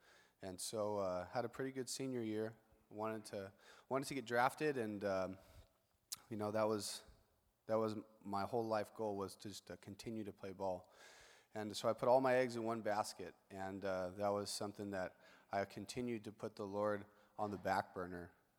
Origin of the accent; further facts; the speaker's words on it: Selma, Alabama, United States; I grew up in Selma, sports guy, played baseball my entire life.